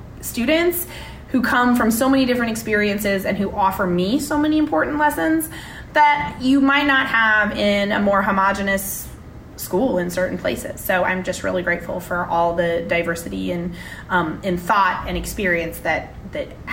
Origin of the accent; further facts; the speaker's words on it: Eugene, Oregon, United States; I did know about Benson, but I grew up down in Eugene